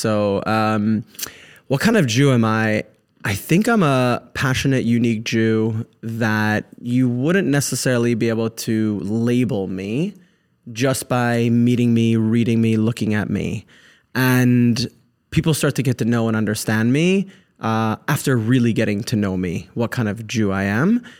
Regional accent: Englewood, New Jersey, United States; Yeah, I grew up in Englewood. Yeah, we're pretty close by, so 10-minute drive, yeah.

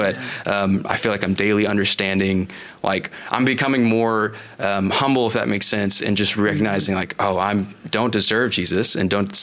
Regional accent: San Antonio, Texas, United States; as I was growing up in San Antonio, found quickly that I loved music

